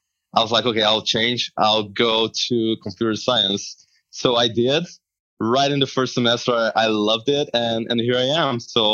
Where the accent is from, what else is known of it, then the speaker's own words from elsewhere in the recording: Porto Alegre, Rio Grande do Sul, Brazil; English is a second language; Yeah, I grew up in Porto Alegre